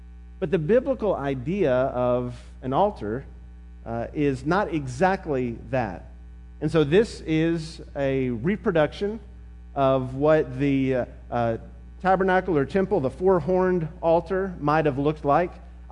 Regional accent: Memphis, Tennessee, United States; Growing up in Memphis, I can remember when you'd have the anniversary

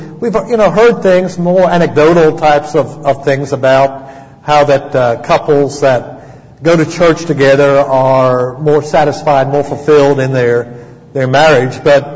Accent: South Africa; now in United States; I was raised in South Africa. My accent comes and goes a little bit.

